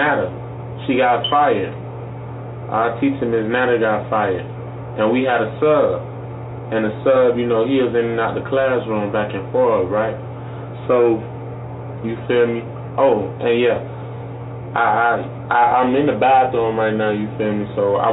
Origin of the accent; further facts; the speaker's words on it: Miami, Florida, United States; Just off of a couple shares from Miami people, my hometown, Miami. I attend Miami Northwestern. Miami blew this up for me.